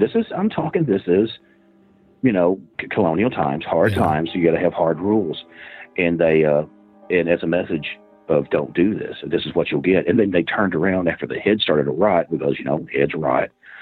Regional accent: Princeton, Kentucky, United States; And that's my hometown.

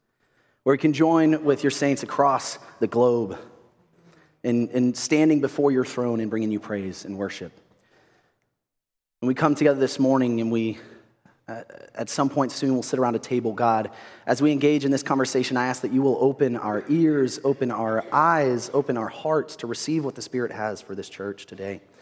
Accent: England, United Kingdom; born there; I was born outside of London, England

